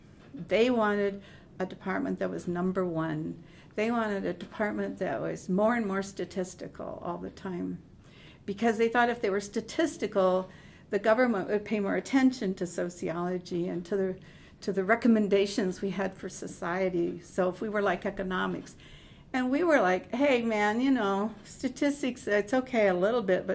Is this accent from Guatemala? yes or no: yes; Guatemala; I came from Guatemala